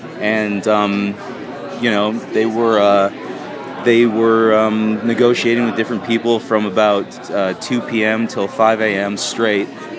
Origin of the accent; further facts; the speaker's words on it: Irvine, California, United States; also born or lived in Weehawken, New Jersey; Originally, I'm from New Jersey. From Weehawken, New Jersey, but I grew up in Irvine, California.